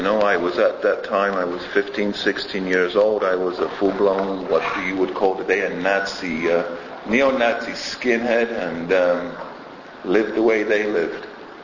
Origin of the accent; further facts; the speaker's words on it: North West England, United Kingdom; I'm from England. I was come from a sort of middle upper class parents, three sisters and two brothers, none of whom sort of suffered from this disease. And you know, growing up in England, in the area I grew up at, it was just outside of Manchester.